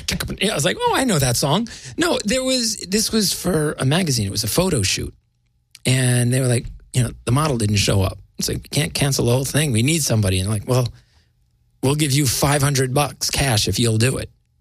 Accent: New Jersey, United States; one of my best friends growing up in Jersey.

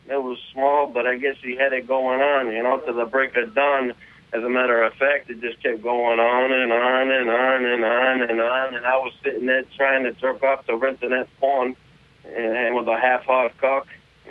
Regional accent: Newark, New Jersey, United States; I'm from New Jersey.

